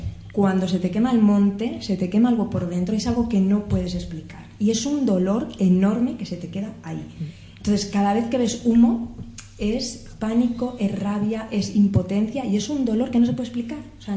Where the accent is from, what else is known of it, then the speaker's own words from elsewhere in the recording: Pedro Bernardo, Castile and León, Spain; En el incendio del 2000 de mi pueblo había zonas que tenían pies grandes de pino